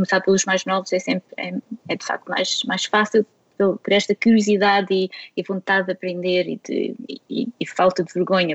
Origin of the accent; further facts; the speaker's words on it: Portugal; moved away as an adult; Eu saí de Portugal há apenas 4 anos, desta última vez, portanto estou só há 4 anos fora de Portugal